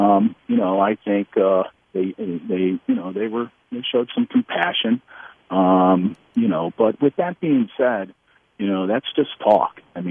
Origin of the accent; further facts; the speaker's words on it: Ohio, United States; I just give you in my home state in Ohio